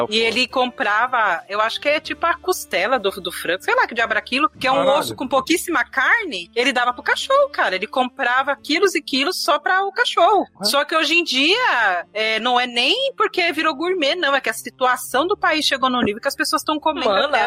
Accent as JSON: {"language": "Portuguese", "region": "São Paulo", "country": "Brazil", "tie": "born there", "said": "Eu nasci em São Paulo"}